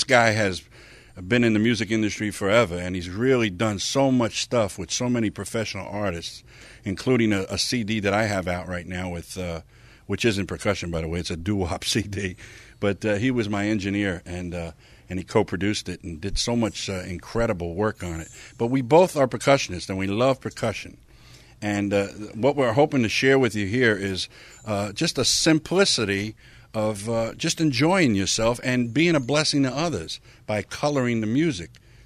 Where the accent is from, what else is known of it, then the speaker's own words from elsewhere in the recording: New York City, New York, United States; And if I'm double talking you, it's because I'm from the Bronx. … Hey, East Coast. From the Bronx.